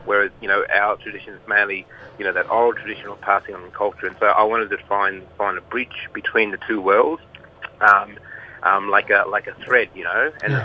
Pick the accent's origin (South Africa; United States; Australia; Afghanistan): Australia; Queensland; I'm from Kalkadunga Mob in the Mount Isa region.